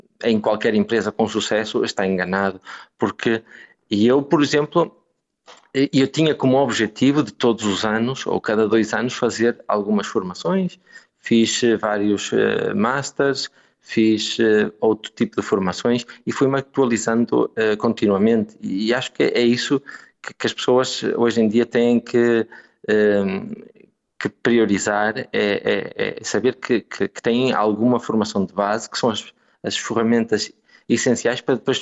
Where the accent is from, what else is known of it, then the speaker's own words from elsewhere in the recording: Braga, Portugal; E eu sou de Braga, o curso era de Engenharia Civil em Guimarães